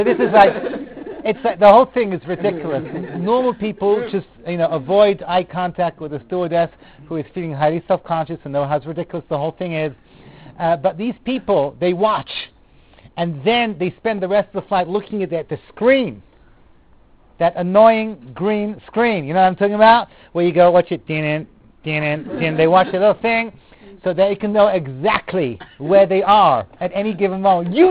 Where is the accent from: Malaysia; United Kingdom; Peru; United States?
United Kingdom; England; But as a Brit, the English hate the Germans for a totally different reason.